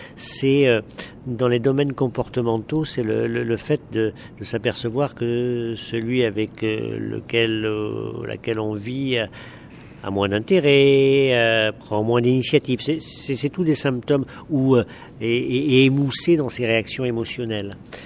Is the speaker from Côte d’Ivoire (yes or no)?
no; France; moi je viens de France